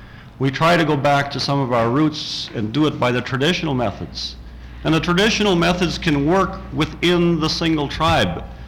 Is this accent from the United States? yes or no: yes; Nenana, Alaska, United States; I come from Enana. We used to have caribou. They used to be called the caribou people.